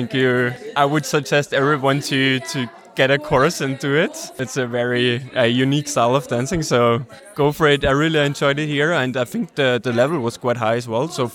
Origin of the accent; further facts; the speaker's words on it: Austria; No, I'm from Austria.